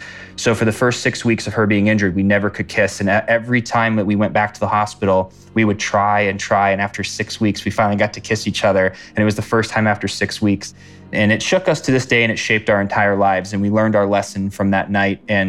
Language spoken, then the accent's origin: English; Ohio, United States; So we flew to my hometown in the state of Ohio.